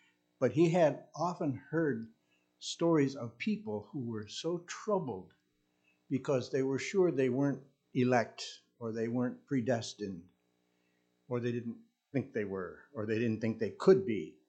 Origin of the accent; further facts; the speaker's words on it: Grand Rapids, Michigan, United States; I grew up in Grand Rapids, Michigan. That's home base for the Christian Reformed Church.